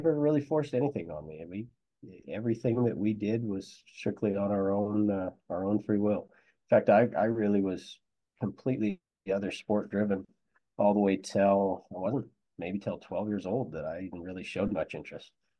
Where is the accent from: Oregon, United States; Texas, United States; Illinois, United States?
Oregon, United States; Growing up in Oregon, had a good family support circle, my mom and dad, anything and everything we wanted to do.